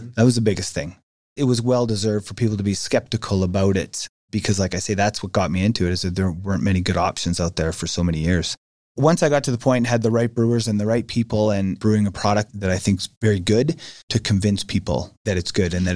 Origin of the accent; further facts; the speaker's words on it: Saskatchewan, Canada; now in Calgary, Canada; Well, I grew up in Saskatchewan.